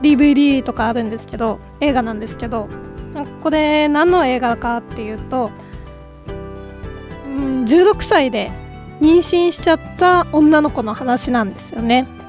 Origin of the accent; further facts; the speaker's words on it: Matsushima, Miyagi, Japan; 私の地元の松島のお話だったんですけど